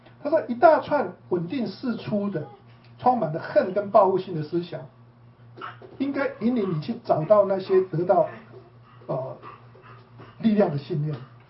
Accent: Taiwan; 所以那些女生们应该都是我们台湾人

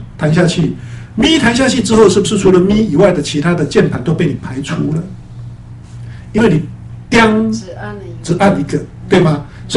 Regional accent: Taipei, Taiwan; now in Los Angeles, United States; 我本来我出生在台湾嘛，我成长在台北嘛

